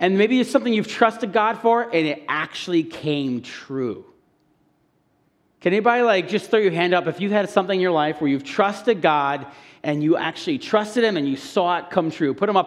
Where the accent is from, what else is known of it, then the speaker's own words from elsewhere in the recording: Illinois, United States; born there; now in Wisconsin, United States; I was born in Illinois. I try to put that behind me, but I just want to relate to you guys. So it's been 11 years that we've lived in Wisconsin, and we try not to look back.